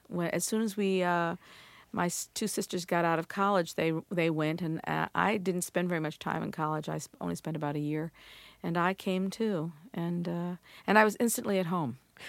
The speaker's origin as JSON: {"language": "English", "region": "Hawaii", "country": "United States", "tie": "born or raised there", "said": "It was a series of old barracks that had been used in to house soldiers in the Second World War, and it had been converted to civilian housing."}